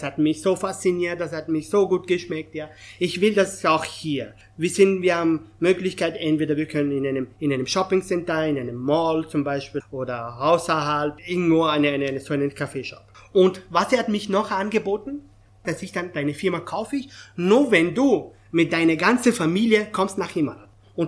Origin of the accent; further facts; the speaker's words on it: Afghanistan; German is a second language; now in Austria; weil ich komme aus Afghanistan